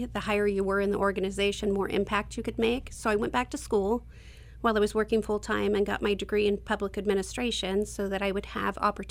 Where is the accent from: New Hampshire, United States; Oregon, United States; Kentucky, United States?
Oregon, United States; Before, I grew up in the Rogue Valley. I went to Eagle Point High School.